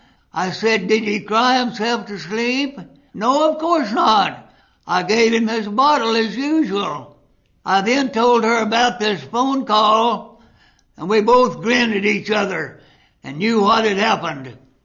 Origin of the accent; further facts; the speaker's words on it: Ash Flat, Arkansas, United States; I grew up in Ash Flat, Arkansas. It's about 60 miles south of West Plains. I've lived there practically all my life.